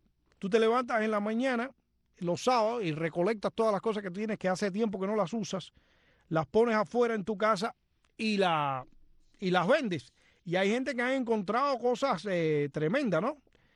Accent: Cuba; moved away; Hasta dónde, hace 25 años que salí de Cuba, pero los televisores en Cuba eran, y eran enormes

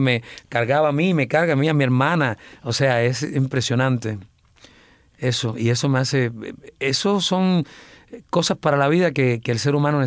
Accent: Placetas, Villa Clara, Cuba; Yo vengo de Placeta, yo no vengo de China. Entonces, a mí me gusta que la gente de Placeta me oiga también.

